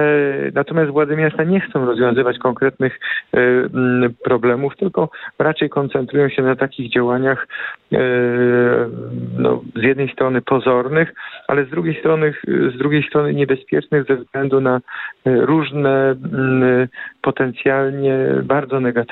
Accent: Poznań, Greater Poland Voivodeship, Poland; Na pewno mieszkańcy Poznania, my poznaniacy, mieszkańcy aglomeracji poznańskiej

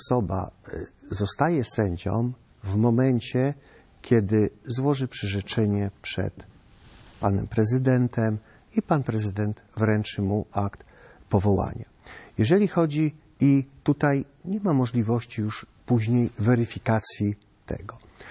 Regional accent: Kraków, Lesser Poland, Poland; na przykład my tutaj jesteśmy z Krakowa

